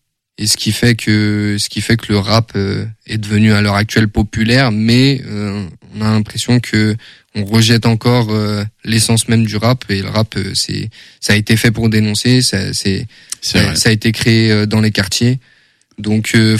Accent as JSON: {"language": "French", "town": "Angers", "region": "Pays de la Loire", "country": "France", "said": "Nous, on est de la Roseraie."}